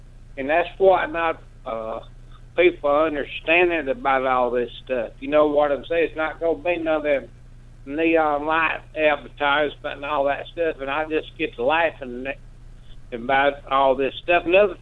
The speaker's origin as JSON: {"language": "English", "town": "Bessemer", "region": "Alabama", "country": "United States", "tie": "born there", "said": "I was born in Bessemer, Alabama in 56."}